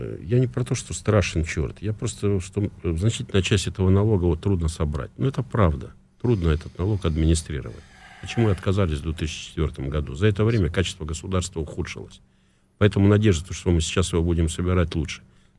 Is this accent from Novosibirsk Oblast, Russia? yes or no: yes; Novosibirsk Oblast, Russia; я вот только из Новосибирской области, не допустили на выборы губернатора меня